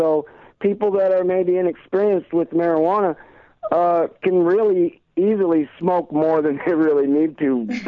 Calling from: California, United States; Well, I'm in way Northern California, further than the wineries, you know, way up here by the Oregon border, in the Emerald Triangle in Trinity County.

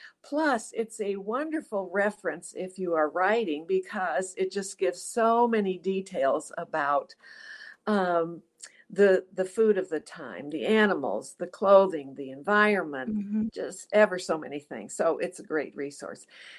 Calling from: Olathe, Kansas, United States; Outside of Kansas City in Olathe, Kansas. So I'm in the middle of the middle, right here smack dab in the middle of the country.

